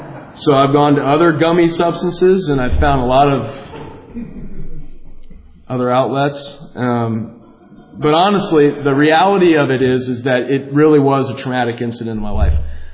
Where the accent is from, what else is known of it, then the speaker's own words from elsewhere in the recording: Dayton, Ohio, United States; So I grew up in Dayton, Ohio. I'm from the birthplace, or the birth state, I guess, of this program.